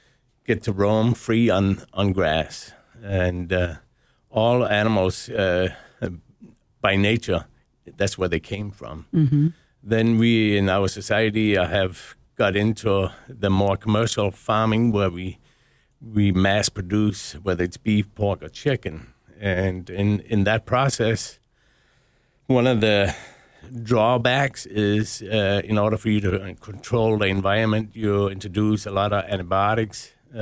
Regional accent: Denmark; now in United States; I was born and raised in Denmark and grew up on a dairy farm and ended up here in America and wanted to start a farm.

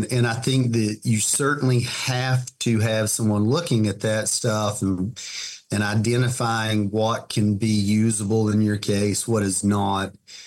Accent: Virgie, Kentucky, United States; I grew up in Eastern Kentucky. My wife and I both are natives of Pike County.

